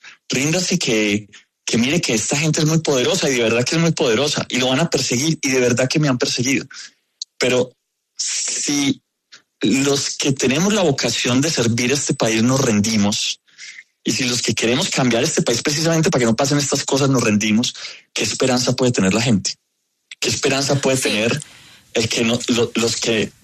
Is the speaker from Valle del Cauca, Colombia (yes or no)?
no; Medellín, Antioquia, Colombia; Yo nací y crecí en barrio popular en Medellín, contra todos los pronósticos.